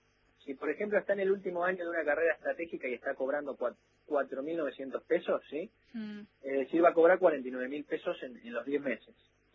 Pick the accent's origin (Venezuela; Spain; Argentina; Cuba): Argentina; No es el Estado, somos todos los argentinos.